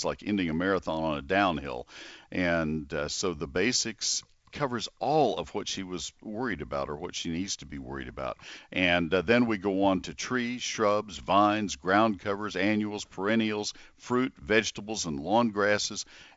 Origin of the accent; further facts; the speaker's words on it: Texas, United States; also born or lived in Ohio; I had this same experience when I grew up in Texas, started at Texas A&M and then transferred to Ohio State, got married. We had our home in northern Ohio.